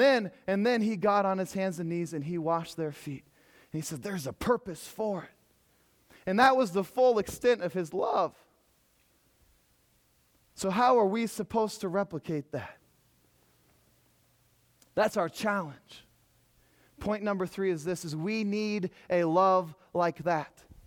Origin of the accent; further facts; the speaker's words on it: Pella, Iowa, United States; I was raised in the Christian Reformed Church in Pella, Iowa.